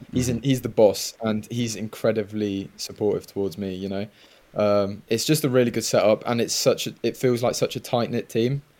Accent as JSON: {"language": "English", "town": "Oxford", "region": "South East England", "country": "United Kingdom", "tie": "born there", "said": "I was born in Oxford. I was born in England to an English mother and a Welsh dad. All of my dad's side of the family are Welsh."}